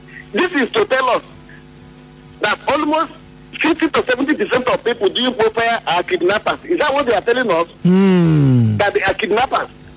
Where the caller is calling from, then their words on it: Port Harcourt, Rivers, Nigeria; I'm calling from Port Harcourt.